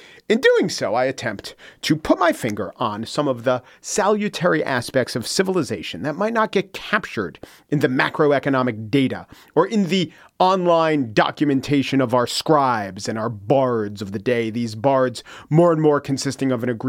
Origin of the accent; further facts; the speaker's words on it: United States; but since I am an American, I think about America